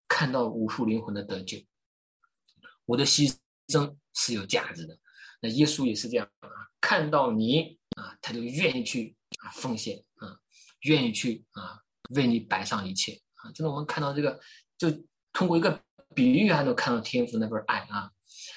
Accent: China; 我们中国人喜欢那个马，八骏图啊

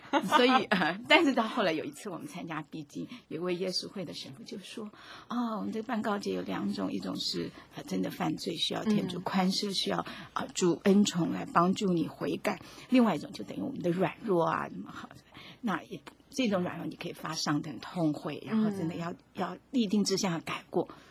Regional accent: Taipei, Taiwan; also born or lived in Dadu, Taichung, Taiwan; 我记得我小的时候，我是在台中县大肚乡出生的

